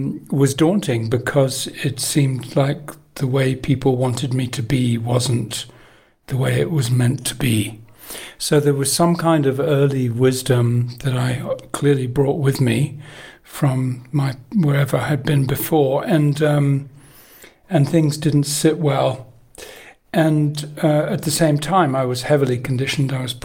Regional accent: England, United Kingdom; also born or lived in Italy / Asia; Well, I am English-Italian. I was brought up in England, but I've lived in Italy for more time than in England and spent many years in Asia.

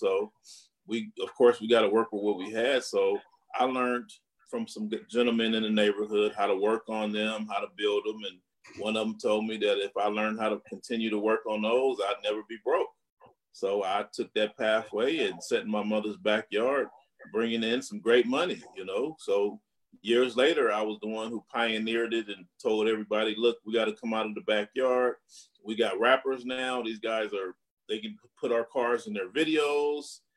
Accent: California, United States; I grew up in the culture. I grew up on Rosecrans and Central.

